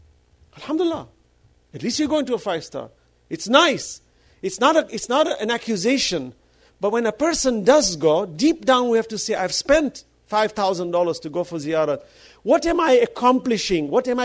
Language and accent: English; New York City, New York, United States; I didn't experience any discrimination as a Muslim, though I grew up in New York.